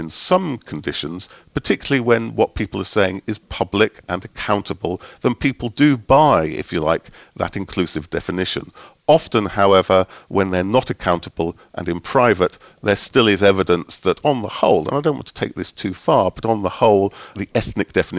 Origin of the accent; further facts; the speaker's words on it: Scotland, United Kingdom; Why am I Scottish? I'm Scottish because I come of Scottish parents who themselves were born of Scottish parents back into the mist of time.